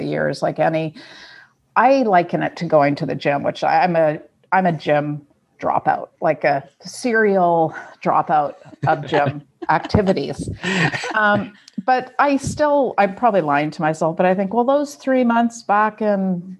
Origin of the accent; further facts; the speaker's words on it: Dartmouth, Nova Scotia, Canada; I grew up in Nova Scotia, in Dartmouth, Nova Scotia. So that was a wonderful place to have a childhood.